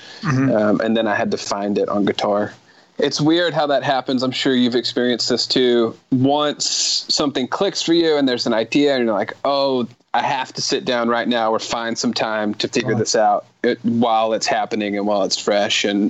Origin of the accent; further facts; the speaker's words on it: the South, United States; because I'm from the South and there's a certain way you grow up here